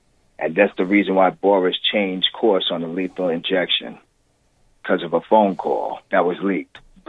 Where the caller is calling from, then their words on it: New York, United States; from New York.